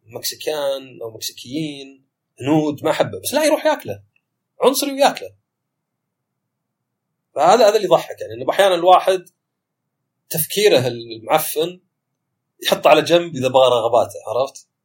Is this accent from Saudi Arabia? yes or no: yes; Saudi Arabia; يعني مرة تخيل عندنا في السعودية مثلا اروح المطعم